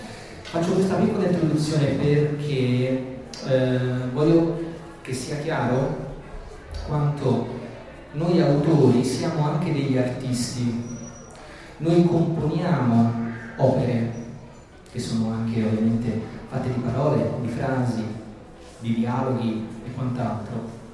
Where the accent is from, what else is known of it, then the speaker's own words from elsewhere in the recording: Florence, Tuscany, Italy; Siamo a Roma, io sono fiorentino.